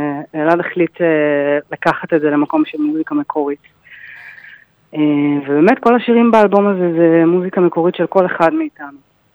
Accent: Tel Aviv, Tel Aviv District, Israel; אני מתל אביב, אני בת 32.

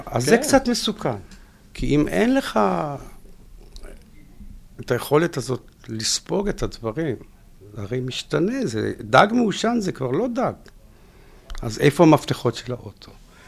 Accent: Petah Tikva, Central District, Israel; אני מפתח תקווה.

